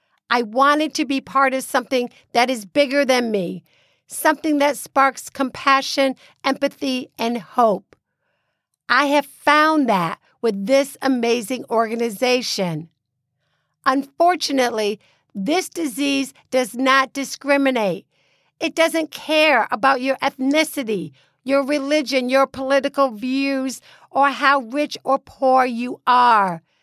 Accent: New York, United States; representing District 24 in my home state of New York.

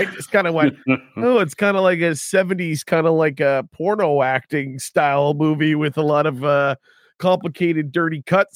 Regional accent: Hamilton, Ontario, Canada; I grew up in Hamilton. We got no stand-up comedy scene here.

